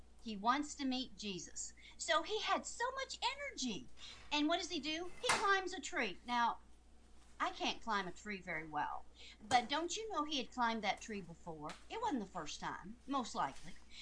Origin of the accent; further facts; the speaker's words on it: New England, United States; But I was raised in New England, and people in New England love education.